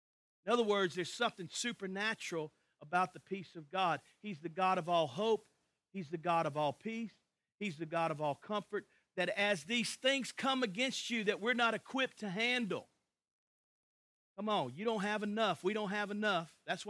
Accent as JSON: {"language": "English", "town": "Grangeville", "region": "Louisiana", "country": "United States", "tie": "born or raised there", "said": "I grew up in Grangeville, Louisiana. Nobody knows where that is in here except me and my dad."}